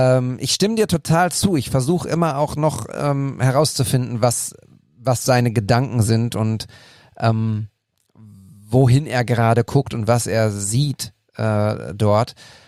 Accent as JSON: {"language": "German", "town": "Altenberge", "region": "North Rhine-Westphalia", "country": "Germany", "tie": "born or raised there", "said": "Ich komme ja auch nicht gebürtig aus Bochum, sondern ich komme ja gebürtig aus Münster und bin aufgewachsen in einem kleinen Dorf in der Nähe von Münster, nämlich Altenberge."}